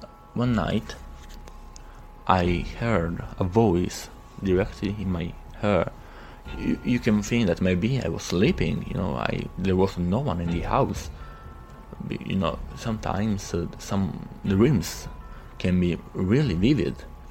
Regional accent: Italy; from Italy.

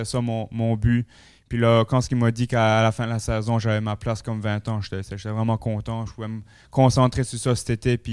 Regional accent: Moncton, New Brunswick, Canada; puis j'allais pratiquer avec Moncton, c'est à côté de chez nous, je viens de Moncton.

